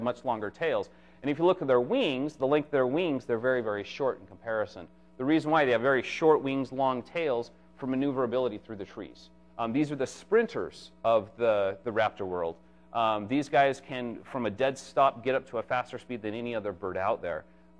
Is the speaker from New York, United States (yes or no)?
no; Utah, United States; I'm from Utah, and these are very, very populous in Utah.